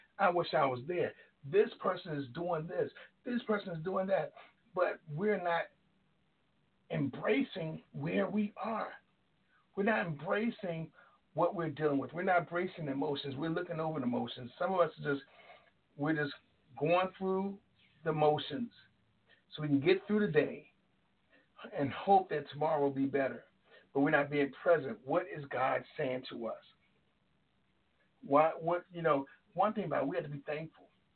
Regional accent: Washington, District of Columbia, United States; now in Baltimore, United States; I'm really coming from the Baltimore area, but I'm a D.C. native, D.C. boy at heart.

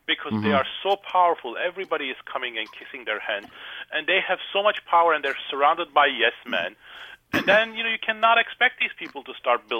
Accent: Turkey; I grew up in Turkey. And I grew up... when Turkey was a dictatorship

